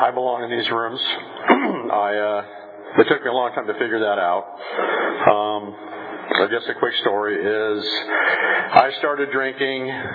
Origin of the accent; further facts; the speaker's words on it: Michigan, United States; We came from Michigan, and back there, I guess it's pretty normal to take your kids into bars and get them hammered.